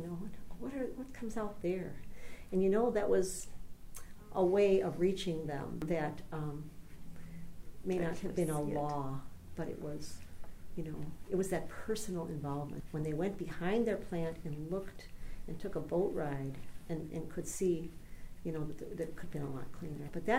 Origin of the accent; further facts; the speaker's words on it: Chicago, Illinois, United States; But I'm from the Chicago area where we dug